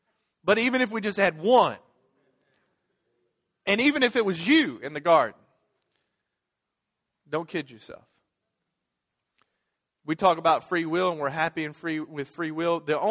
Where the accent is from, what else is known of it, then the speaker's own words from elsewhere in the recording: Kentucky, United States; Sorry. And the reason I talk funny is because I moved here from Kentucky.